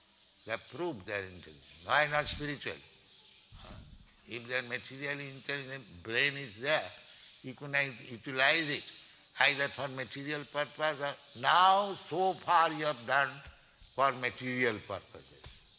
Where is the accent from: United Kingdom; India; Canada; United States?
India; English is a second language; Of course, I am Indian, so I have tried my best to give you this Krishna consciousness.